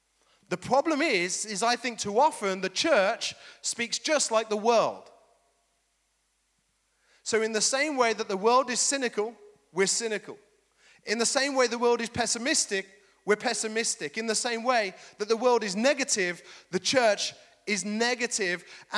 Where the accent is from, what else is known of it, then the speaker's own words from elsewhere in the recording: West Midlands, United Kingdom; because of my posh accent. I know, that's probably what you're thinking. I'm actually from the West Midlands.